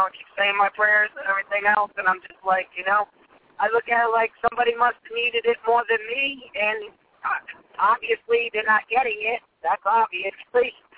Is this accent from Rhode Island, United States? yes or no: yes; Rhode Island, United States; I'm from Rhode Island, sir.